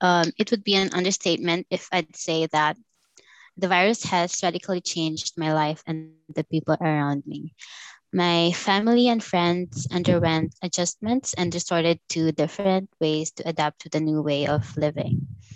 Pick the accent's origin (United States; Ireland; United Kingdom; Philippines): Philippines; Legazpi, Bicol Region; English is a second language; moved away as an adult; now in Manila, Philippines; Originally, I am from Legazpi City, Philippines. However, about 6 years ago, I decided to move to the metro, which is in Manila, to get my bachelor's degree.